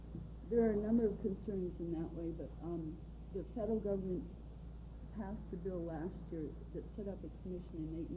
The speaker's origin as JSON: {"language": "English", "town": "Anchorage", "region": "Alaska", "country": "United States", "said": "I'm from Anchorage."}